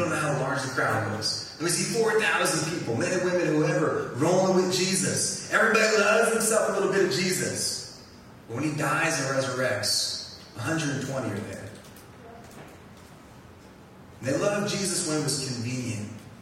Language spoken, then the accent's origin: English; New Jersey, United States; We're from New Jersey. Born and raised in Jersey. I stay in Jersey until they kick me out.